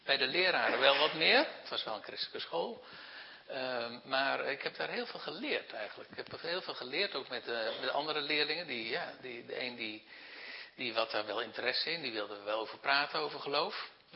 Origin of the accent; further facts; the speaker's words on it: Zeeland, Netherlands; born there; Ik ben geboren op een schip, dus dat was toevallig in, niet toevallig en er is niets toevallig in de wereld. Maar dat was in de Zeeland.